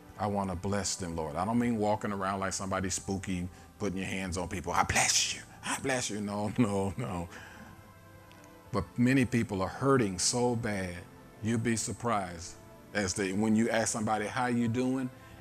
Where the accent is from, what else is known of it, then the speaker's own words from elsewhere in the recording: St. Louis, Missouri, United States; now in Pennsylvania, United States; But I come from St. Louis, and St. Louis was founded by the French, heavily populated by the Italians. So I come from a very French and Italian culture